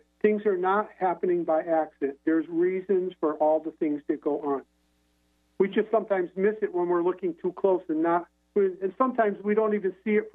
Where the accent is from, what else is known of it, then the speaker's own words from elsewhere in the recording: Connecticut, United States; Well, I'm originally from Connecticut.